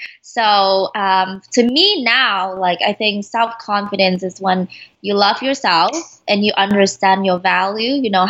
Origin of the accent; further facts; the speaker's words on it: Vietnam; moved away as an adult; now in Canada; So I'm Vietnamese, 100%. I was born and raised in Vietnam, and I came to Canada in 2006. As an international student. So I've been away from home for like a little bit over 10 years now.